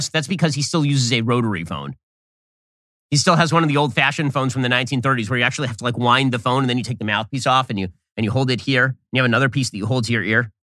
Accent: United States; I would like for them not to keep tabs on us because I'm an American.

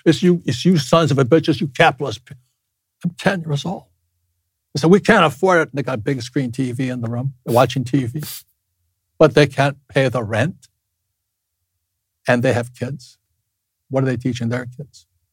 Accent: United States; You know, and I'm Japanese American, a fourth generation. My family was locked up in concentration camps in California.

